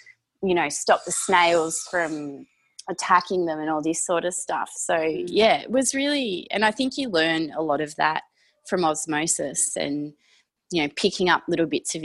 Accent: Somerville, Victoria, Australia; Yeah, well, I am from the Mornington Peninsula, from a place called Somerville, which is located around about an hour and a half southeast of Melbourne. So I grew up on an organic herb farm, which was called Miller's Herbs.

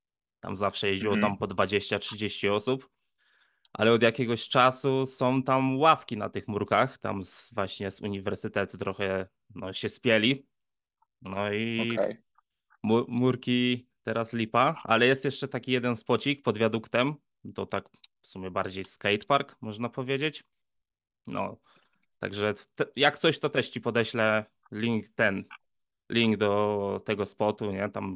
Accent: Toruń, Kuyavian-Pomeranian Voivodeship, Poland; A, jestem z Torunia.

